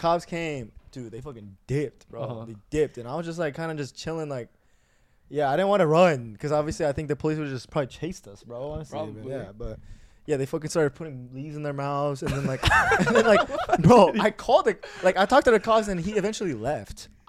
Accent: Irvine, California, United States; Michael and I grew up in Irvine.

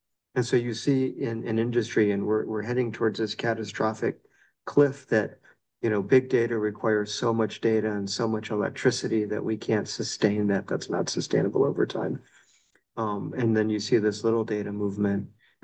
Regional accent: Texas, United States; So I grew up in Texas. As you know, 5'3", 90 pounds, everything grows big in Texas.

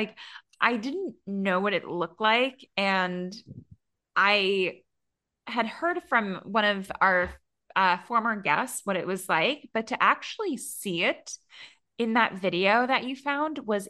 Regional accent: Connecticut, United States; they weren't near where I grew up in Connecticut

